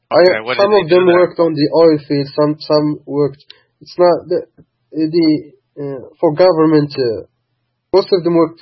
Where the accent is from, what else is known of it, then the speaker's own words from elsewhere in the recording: Morocco; Most Americans I tell them that I'm from Morocco, they have no idea where it is, actually.